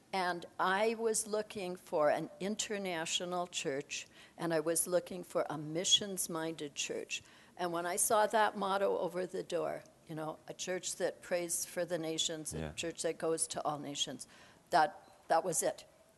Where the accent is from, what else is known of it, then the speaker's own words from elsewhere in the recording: United States; moved away as an adult; now in Canada; I was baptized in Bismarck, North Dakota. So I grew up in the States and came to Canada after I graduated university.